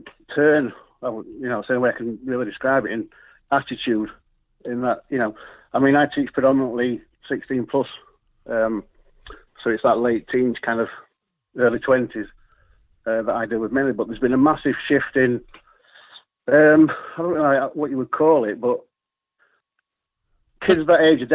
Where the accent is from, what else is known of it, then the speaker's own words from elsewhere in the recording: Yorkshire and the Humber, United Kingdom; I'm a Yorkshire man. We speak in our native accents, as you do yourself.